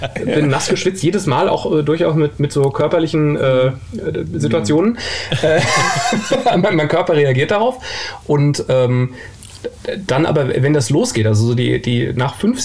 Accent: Hesse, Germany; Ich bin ja in Frankfurt geboren und im Umland aufgewachsen, war mein Gebiet.

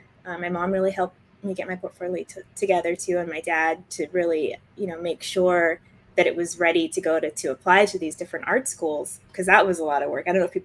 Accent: New York City, New York, United States; Well, I grew up in Brooklyn in the 80s and it was very, very diverse.

